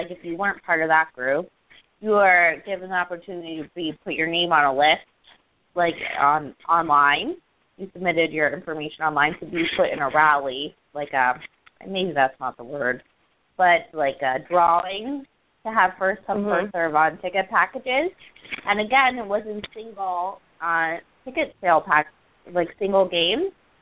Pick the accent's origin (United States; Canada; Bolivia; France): Canada; my home country, it's split between Quebec and Toronto